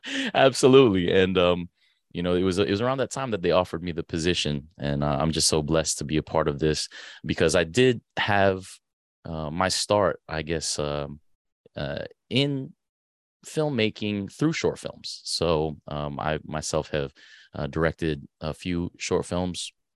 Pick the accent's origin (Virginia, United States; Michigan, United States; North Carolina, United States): Virginia, United States; Arlington; So I grew up in Arlington. So, you know, the red brick building that you see right across the Potomac